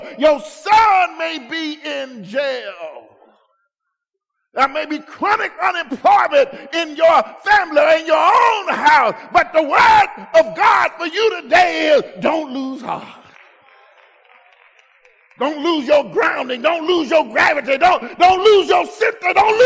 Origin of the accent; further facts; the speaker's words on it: Pine Bluff, Arkansas, United States; born there; I'm serious. It was a Negro hospital, Davis Hospital, in Pine Bluff, Arkansas.